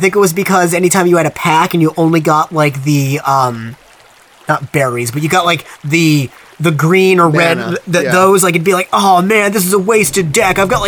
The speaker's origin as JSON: {"language": "English", "region": "Illinois", "country": "United States", "tie": "born or raised there", "said": "so I grew up in Illinois, and when I was in elementary school there"}